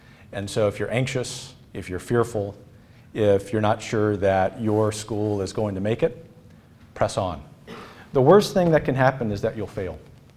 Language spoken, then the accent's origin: English; Lafayette, Louisiana, United States; where we were in Lafayette, which is the best city in Louisiana, my hometown